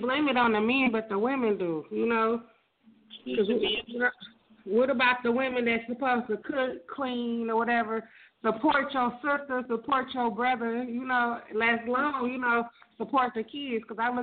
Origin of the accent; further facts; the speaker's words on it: Detroit, Michigan, United States; See, first of all … I'm from Detroit, but I'm at work right now.